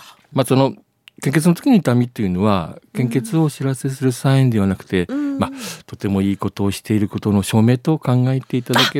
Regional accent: Aomori, Japan; also born or lived in Tsugaru; 親父がですね、小学校の教師をやっていたので、まあ、南部地区なんですけども、はいはい、高校時代からですね、津軽の方に参りまして、はい、津軽の方が今長くなる。

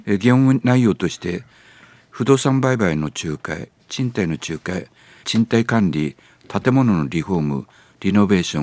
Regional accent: Hokkaido, Japan; now in Aomori, Japan; 私は北海道生まれの北海道育ちですが、青森に来て50年くらいになりますので、すっかり青森県民です。

